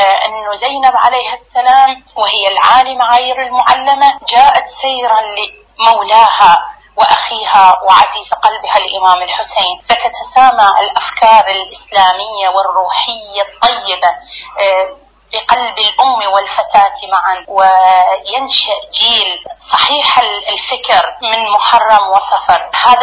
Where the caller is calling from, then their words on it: Iraq; من العراق.